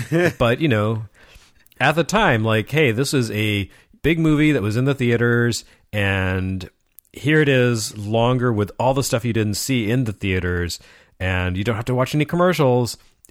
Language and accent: English; Lubbock, Texas, United States; I seem to remember like one station in where I grew up in Lubbock, Texas, would run it in the afternoons